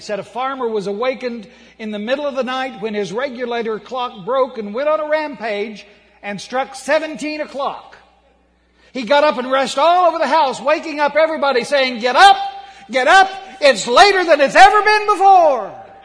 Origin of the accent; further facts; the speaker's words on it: Dewey, Oklahoma, United States; also born or lived in Bartlesville; I am from Oklahoma originally. I was born in Bartlesville, raised in Dewey. Those are 50 miles north of Tulsa.